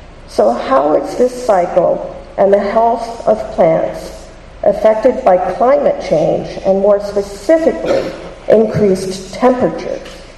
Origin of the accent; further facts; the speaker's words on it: Plainfield, Massachusetts, United States; I'm from Plainfield, Massachusetts.